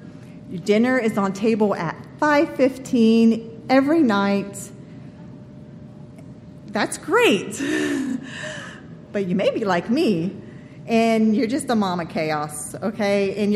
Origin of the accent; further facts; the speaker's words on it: Tanzania; now in United States; When I was a child growing up in Tanzania, we all assembled in the same room